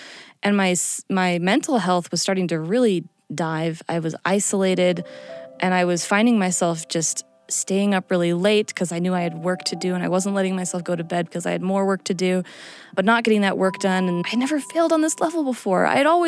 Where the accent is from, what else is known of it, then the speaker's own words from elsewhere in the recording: Minnesota, United States; I am from Minnesota. I'm 29.